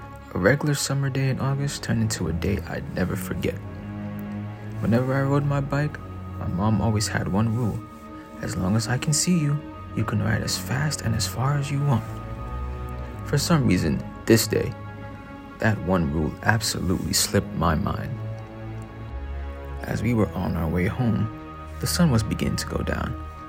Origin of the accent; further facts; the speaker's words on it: Brooklyn, New York, United States; Growing up in Brooklyn, summertime was my favorite time of year.